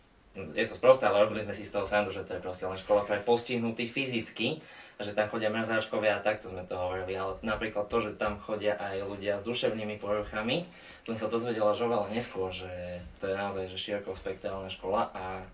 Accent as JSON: {"language": "Slovak", "town": "Bratislava", "region": "Bratislava Region", "country": "Slovakia", "said": "Mokrohajská je tu v Bratislave, ja som z Lamača"}